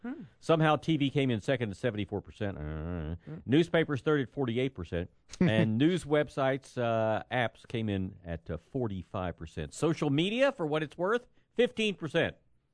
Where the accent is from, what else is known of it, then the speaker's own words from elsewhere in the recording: Arkansas, United States; Growing up in Arkansas, there's pretty much only one Italian place that we got to go.